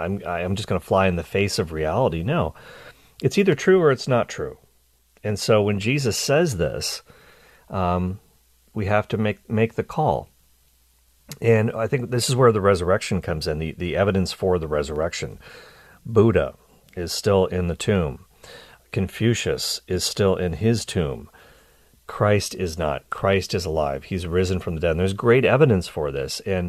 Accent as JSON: {"language": "English", "region": "Nova Scotia", "country": "Canada", "tie": "born or raised there", "said": "I grew up in Nova Scotia, east coast of Canada, not too far from New England."}